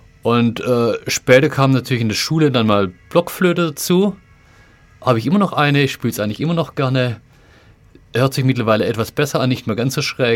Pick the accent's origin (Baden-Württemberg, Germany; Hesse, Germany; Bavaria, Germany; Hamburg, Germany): Baden-Württemberg, Germany; Löchgau; Und ich komme ursprünglich aus Löchgau, hier der Nachbarschaft aus Bietigheim.